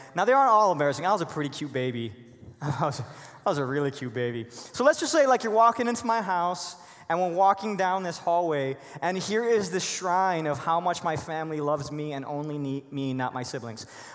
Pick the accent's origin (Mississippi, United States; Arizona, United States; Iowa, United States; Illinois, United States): Illinois, United States; Chicago; And so I came from Chicago. I was born and raised in this Mexican family, and I came here for college.